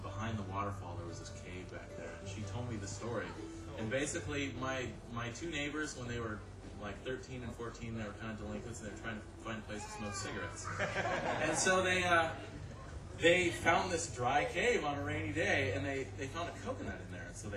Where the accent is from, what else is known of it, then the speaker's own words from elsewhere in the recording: Cordova, Alaska, United States; She's also from my hometown of Cordova, Alaska. She was mentioning this is our gang sign. But anyway, I'm from this part of Alaska right here.